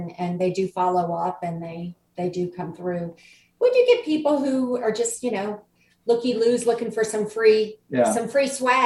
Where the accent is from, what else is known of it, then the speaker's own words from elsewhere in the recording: New Orleans, Louisiana, United States; We're from Louisiana originally. We're from New Orleans.